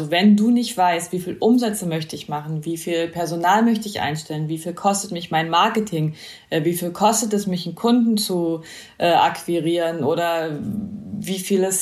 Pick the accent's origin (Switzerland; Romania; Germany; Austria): Germany; East Germany; Ich bin im Osten aufgewachsen